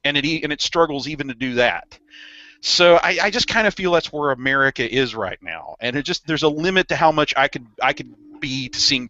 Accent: the South, United States; I have to admit that as a Southerner, it's really, really, really hard to read what happens at the after war stuff

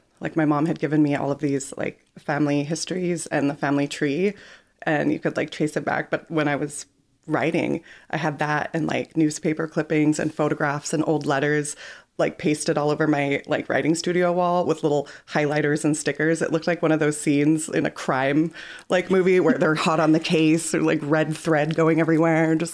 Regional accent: Washington, United States; I'm from Nooksack and Upper Skagit.

